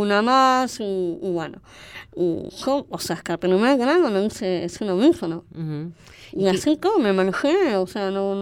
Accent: Longchamps, Buenos Aires Province, Argentina; yo soy de Long Hams, en esa época era una ciudad más chiquita. Y nos conocíamos todos, mi viejo era el zapatero, mi vieja tenía el local de zapatos

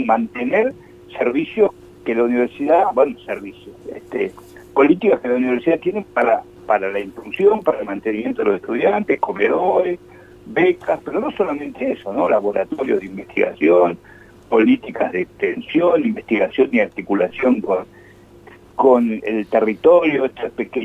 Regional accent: Argentina

